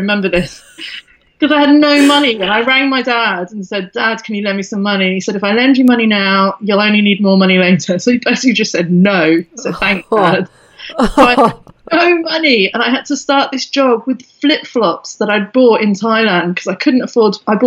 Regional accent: Crewe, North West England, United Kingdom; born there; So I was born in a place called Crewe in near Manchester, which is famous for its railway station, which is pretty dang exciting. And then I moved down south to a place called Henley-on-Thames, which is very posh and hoity-toity. So my accent morphs

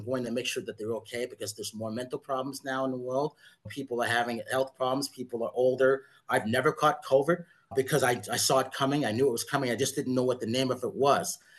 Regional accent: Connecticut, United States; which in New York, and I grew up in Connecticut

